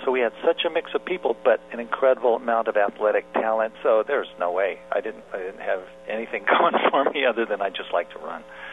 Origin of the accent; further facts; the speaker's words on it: Colorado, United States; I grew up in Colorado and, you know, went all through the public school system.